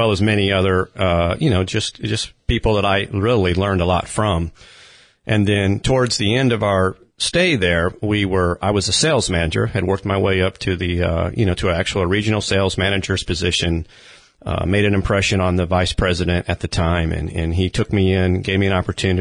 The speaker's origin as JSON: {"language": "English", "town": "Kansas City", "region": "Missouri", "country": "United States", "moved": "as an adult", "lives_now": "Florida, United States", "said": "But for me, I'm originally from Kansas City."}